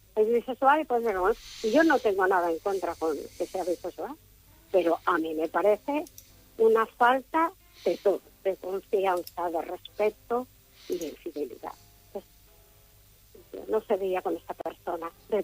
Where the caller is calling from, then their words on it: Zamora, Castile and León, Spain; de Zamora.